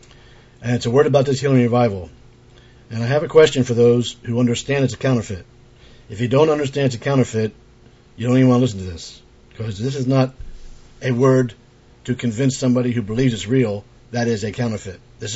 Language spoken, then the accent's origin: English; East Coast, United States; I'm from the East Coast and I talk very fast.